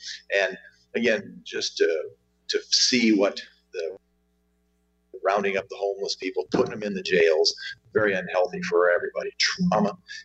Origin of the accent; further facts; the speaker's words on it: Bellingham, Washington, United States; But I'm from Bellingham